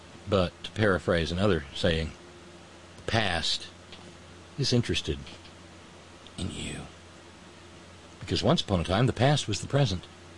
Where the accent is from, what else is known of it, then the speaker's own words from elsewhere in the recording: Alabama, United States; Alabama doesn't mean that it's Alabama centric. It just happens to be that I saw that come from my hometown.